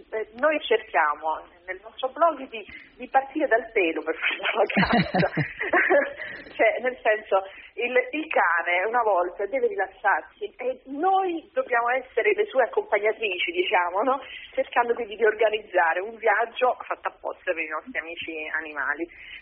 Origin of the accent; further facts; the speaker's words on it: Apulia, Italy; pur essendo, diciamo, a 300 chilometri, poi, perché sono della provincia di Brindisi